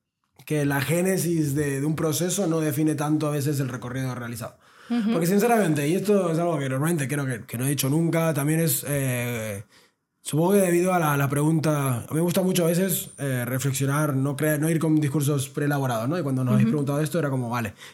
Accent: Argentina; born there; moved away; Soy nacido en Argentina, migrante de toda mi vida de manera involuntaria.

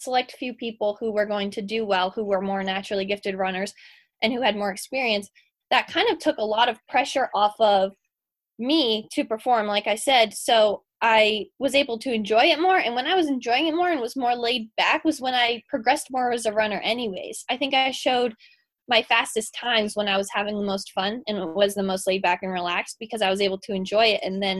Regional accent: New Hampshire, United States; now in West Virginia, United States; And I was definitely in a culture shock when I moved to West Virginia from New Hampshire.

